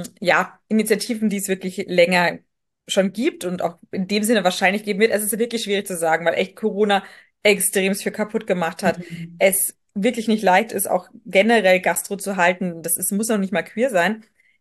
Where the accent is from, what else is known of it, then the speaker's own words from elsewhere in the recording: Munich, Bavaria, Germany; vor allem natürlich meine Heimatstadt München